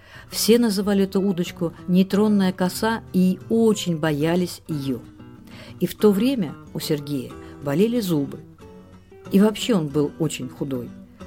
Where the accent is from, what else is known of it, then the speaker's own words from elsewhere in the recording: Saint Petersburg, Russia; also born or lived in Sakhalin / Kuril Islands; Родился на Сахалине, немного пожил на Курилах, и в возрасте 2 лет меня увезли в Ленинград.